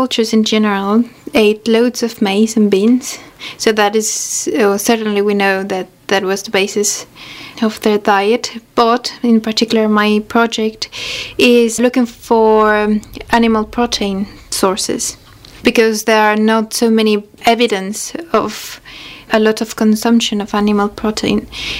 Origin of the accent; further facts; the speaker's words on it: Mexico City, Mexico; Yeah, I'm from Mexico City